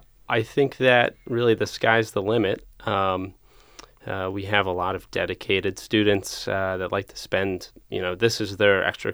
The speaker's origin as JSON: {"language": "English", "town": "Dayton", "region": "Ohio", "country": "United States", "said": "I'm from Dayton originally"}